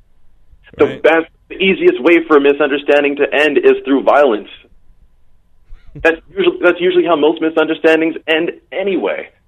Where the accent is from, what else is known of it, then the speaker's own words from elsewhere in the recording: Canada; So as a Canadian, I can say, like, well, maybe there needs to be some change to the system.